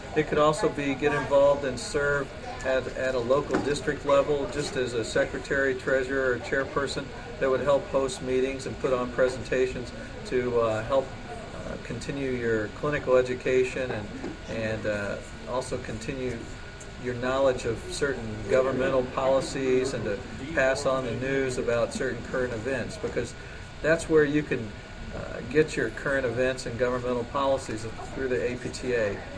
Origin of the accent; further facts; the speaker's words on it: Indiana, United States; accent: Southern Indiana; Thanks, Jeff, and I get my accent from Southern Indiana, if you didn't notice.